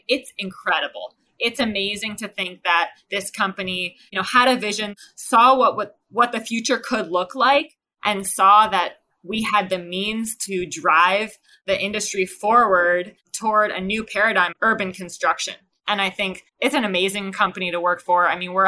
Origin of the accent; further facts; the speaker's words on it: New York City, New York, United States; I grew up in New York City and I really loved any opportunity I had to get out and be near a lake